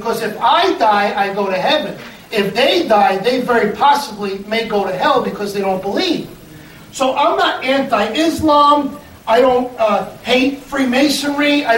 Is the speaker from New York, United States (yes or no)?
yes; Brooklyn, New York, United States; I'm from Brooklyn, I can rap.